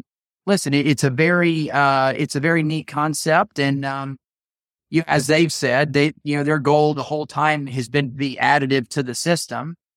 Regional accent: Augusta, Georgia, United States; So I grew up in Augusta, Georgia, which is golf Mecca.

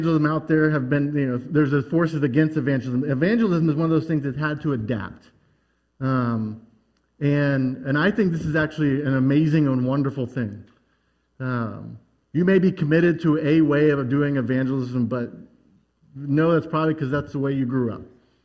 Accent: United States; Maybe that's because we're American, and that's part of our culture.

